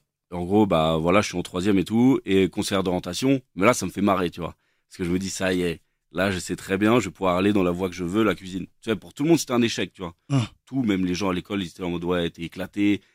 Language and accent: French; Versailles, Île-de-France, France; born there; j'ai 33 ans et je suis né à Versailles, d'une famille normale, tu vois, tranquille.